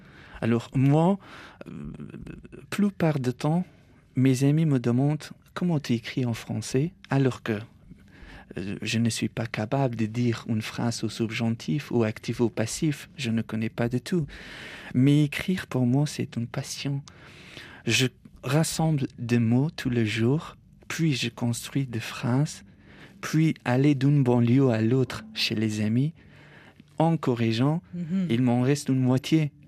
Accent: Afghanistan; French is a second language; now in Paris, France; quand j'étais petit en Afghanistan, les gens me disaient que Paris est, est une ville merveilleuse.

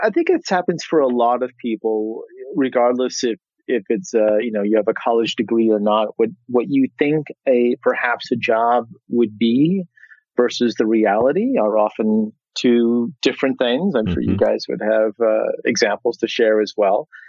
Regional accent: Midwest, United States; And just as a side note, I'm from the Midwest. So that's kind of the holy grail of success, I guess, is being an engineer.

